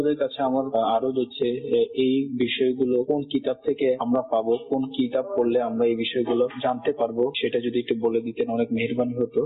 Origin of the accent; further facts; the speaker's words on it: Magura, Khulna Division, Bangladesh; আমার বাড়ি হচ্ছে মাগুরাতে।